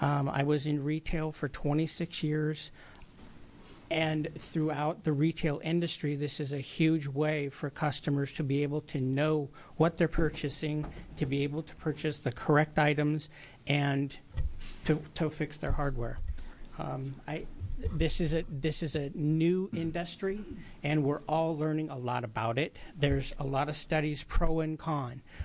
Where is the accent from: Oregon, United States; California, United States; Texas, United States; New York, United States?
Oregon, United States; Medford; I'm up from Medford, Oregon today.